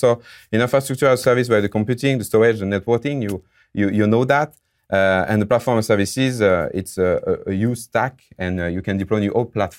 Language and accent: English; France; English is a second language; moved away as an adult; now in Montreal, Canada; As you can hear with my beautiful accent, I'm from France, living in Montreal now in Canada since 4 years.